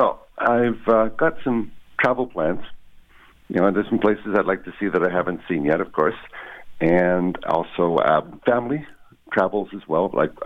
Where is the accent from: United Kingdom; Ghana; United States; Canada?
Canada; I guess because I'm Canadian, they were talking about